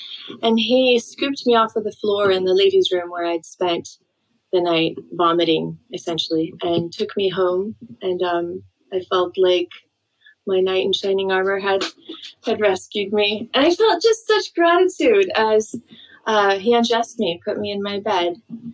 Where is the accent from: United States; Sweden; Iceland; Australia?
Iceland; also born or lived in various; I didn't grow up in Iceland alone. I moved around a lot. I was trilingual by the age of 5.